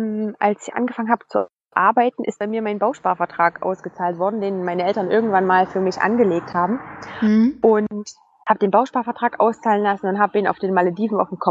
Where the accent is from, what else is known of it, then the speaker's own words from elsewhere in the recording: Germany; ich komme aus Deutschland